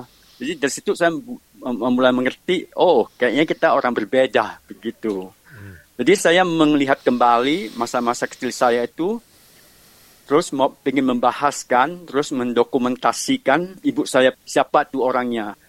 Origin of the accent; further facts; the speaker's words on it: Sumatra, Indonesia; karena saya dari Sumatera yang berbahasa yang sudah diadaptasi dengan bahasa Indonesia.